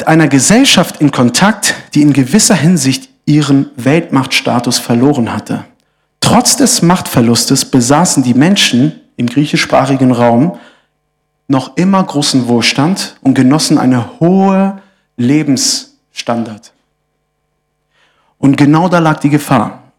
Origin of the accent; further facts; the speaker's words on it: Wolfsburg, Lower Saxony, Germany; Heute in Deutschland werden zum Beispiel aus Wolfsburg, wo ich herkomme, ist viel Geld im Umlauf.